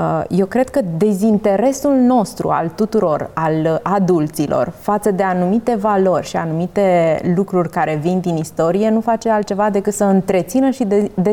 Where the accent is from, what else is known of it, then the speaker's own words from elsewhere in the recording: Romania; M-a surprins să descoper că noi toți, ca români